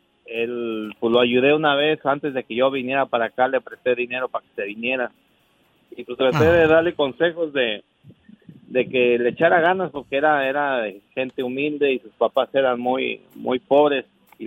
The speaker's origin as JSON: {"language": "Spanish", "country": "Mexico", "tie": "born or raised there", "said": "fue de la infancia, allá en México."}